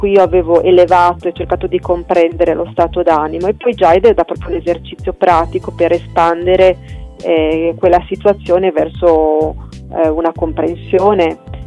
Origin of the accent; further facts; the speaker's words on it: Friuli-Venezia Giulia, Italy; moved away; vengo dal Friuli e abitavo vicino a Erto